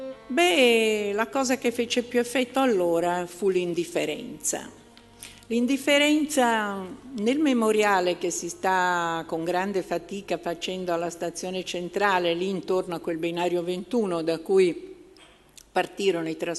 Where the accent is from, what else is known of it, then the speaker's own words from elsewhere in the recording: Milan, Lombardy, Italy; sono nata a Milano, una famiglia milanese da 2-3 generazioni e una famiglia ebraica laica.